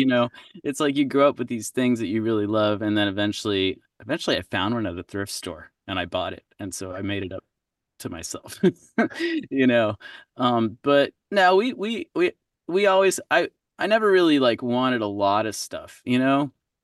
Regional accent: Texas, United States; moved away; My dad got transferred. I grew up in Texas. We were moving to Florida.

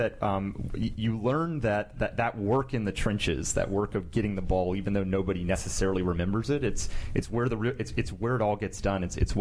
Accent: Nashville, Tennessee, United States; I'm from Nashville, Tennessee.

